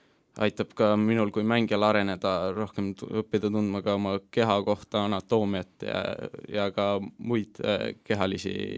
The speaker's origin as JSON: {"language": "Estonian", "town": "Tallinn", "region": "Harju County", "country": "Estonia", "tie": "born or raised there", "said": "olen Tallinnast pärit , Tallinna oma ja kummaline , kui see ka ei ole , olen , elan Lillekülas kogu oma elu . et Lilleküla poiss mängib Levadias"}